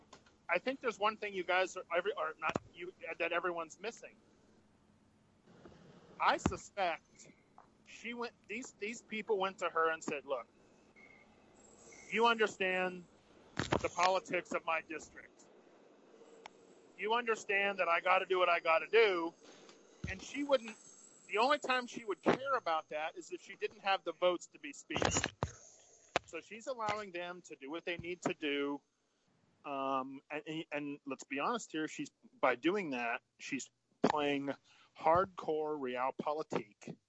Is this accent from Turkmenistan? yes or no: no; New York, United States; And I'm from New York, but I think he's horrendously awful.